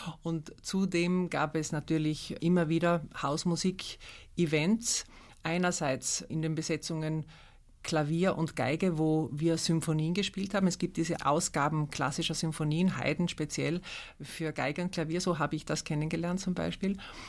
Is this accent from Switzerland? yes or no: no; Assling, Tyrol, Austria; in einem Ort namens Assling auf 1100 Meter Höhe am Berg.